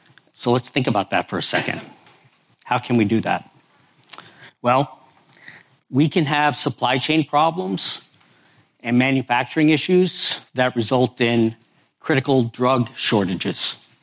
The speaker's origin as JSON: {"language": "English", "country": "United States", "said": "So just to start off, I'm an American. I'm not dumb. I'm a child of the 70s."}